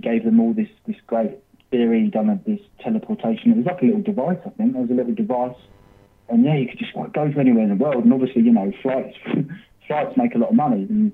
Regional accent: England, United Kingdom; born there; moved away as an adult; Yeah, so born in England. I'm 36 years old. I was born in England.

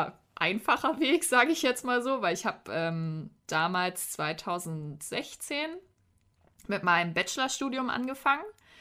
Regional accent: Berlin, Germany; So, und ich bin ja aus Berlin und habe mir ja irgendwann mal gedacht, ja, ich ziehe mal nach Mittweida, weil irgendwie mein Onkel da mal hingezogen ist, also auch ein Berliner.

